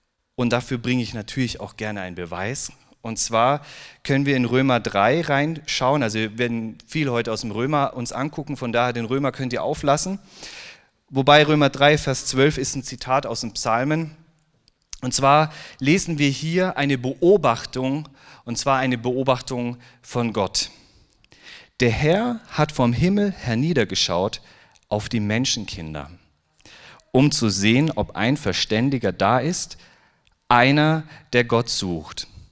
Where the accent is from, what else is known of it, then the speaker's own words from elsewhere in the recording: Ulm, Baden-Württemberg, Germany; Ich bin aus Ulm. Ich bin aus Ulm